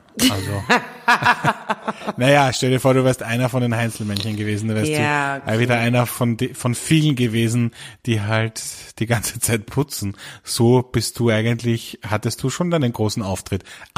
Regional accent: Germany; accent: Standard German (Hochdeutsch); wie zum Beispiel mein hochdeutscher Akzent oder meine arrogante Art

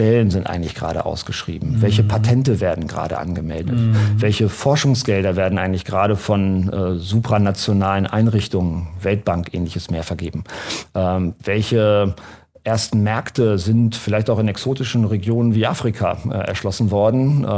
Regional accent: Hanover, Lower Saxony, Germany; Und jetzt mal als Hannoveraner, gestern war es in der HAZ

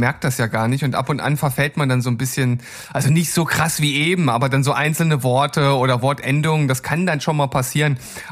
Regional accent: Northern Germany, Germany; Ich sehe mich, ja, so an der Grenze zum. Also ich würde jetzt sagen, nicht Norddeutscher, wie sich ein Hamburger fühlt, aber so insgesamt würde ich sagen, schon Norddeutscher.

